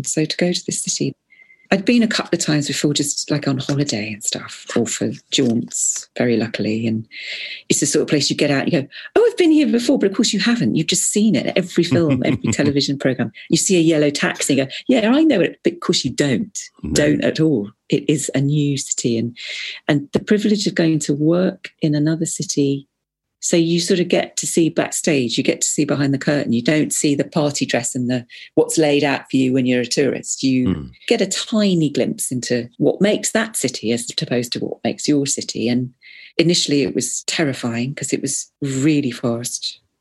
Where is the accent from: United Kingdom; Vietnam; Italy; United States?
United Kingdom; England; And when, as an English person, you go